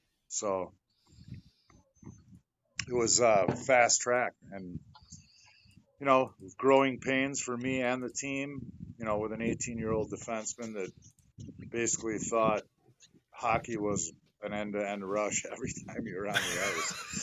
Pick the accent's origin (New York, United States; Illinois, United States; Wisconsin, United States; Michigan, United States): Michigan, United States; Detroit; growing up in Detroit, and no disrespect, but self-proclaimed hockey town. I call it Red Wing Town.